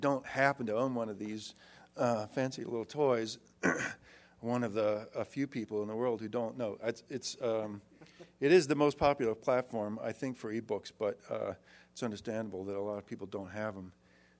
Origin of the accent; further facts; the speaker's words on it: Midwest, United States; It's a Midwestern trip, and I'm a Midwesterner